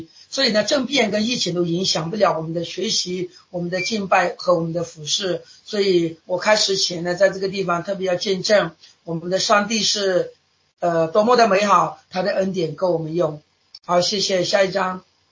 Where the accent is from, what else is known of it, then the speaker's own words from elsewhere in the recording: Nanzhala, Myanmar; now in Yangon, Myanmar; 我偶尔也有机会回到就是南扎拉，我出生的地方，我生长的一个家乡